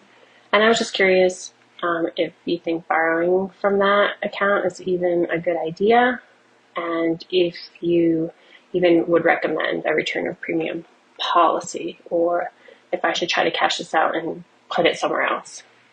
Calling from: Phoenix, Arizona, United States; I'm calling from Phoenix, Arizona.

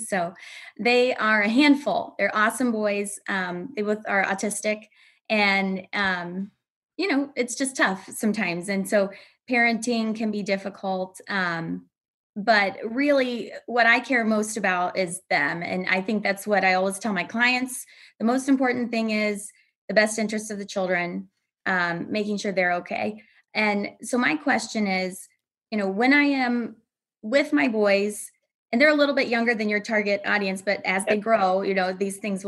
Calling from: Aurora, Illinois, United States; Aurora, Illinois, a western suburb of Chicago.

